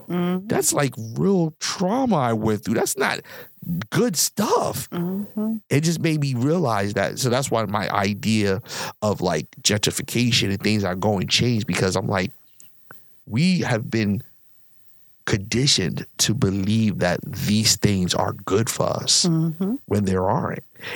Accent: New York, United States; I'm from New York, so it's kind of like a pride where you raised in the hood

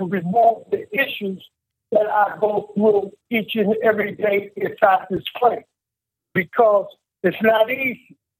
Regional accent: Boston, Massachusetts, United States; also born or lived in St. Louis, Missouri; I grew up in Boston, Massachusetts. I was born in St. Louis, Missouri. That's where my family originated from. And I came to Washington to visit my older brother.

